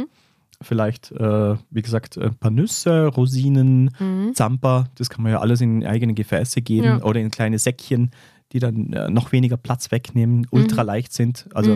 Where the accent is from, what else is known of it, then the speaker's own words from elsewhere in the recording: Vorarlberg, Austria; Es gibt bei uns in Vorarlberg eine dieser Rottlerhütte, die hat vegane Blutwurst